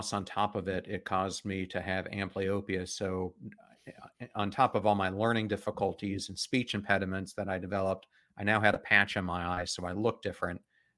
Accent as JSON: {"language": "English", "region": "Pennsylvania", "country": "United States", "tie": "born or raised there", "also_born_or_lived": "Illinois", "said": "And I was very happy when I moved from Illinois to where I grew up in Pennsylvania when I was also around third grade, but for different reasons."}